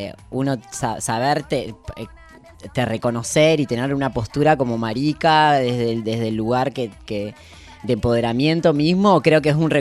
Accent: Allen, Río Negro, Argentina; Claro, yo soy de todos los lugares, pero nací en Patagonia, en Río Negro, en Allen.

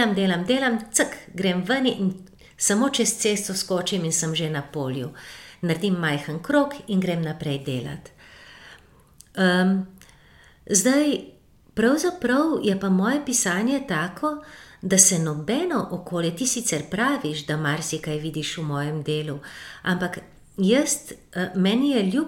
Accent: Littoral, Slovenia; Prihajam z Primorske in mislim, da je ta primorski žig, ta primorski pečat globoko, globoko v meni.

